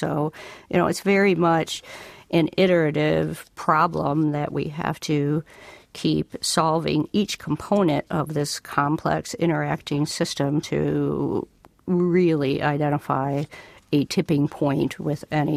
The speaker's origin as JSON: {"language": "English", "town": "Detroit", "region": "Michigan", "country": "United States", "tie": "born or raised there", "said": "I grew up in Detroit, and it's kind of an interesting bit."}